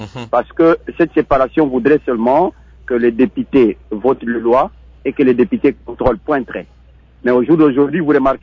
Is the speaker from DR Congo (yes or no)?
yes; Kisengo, Tanganyika, DR Congo; Et moi, je suis en train de construire le marché chez nous à Kisengo.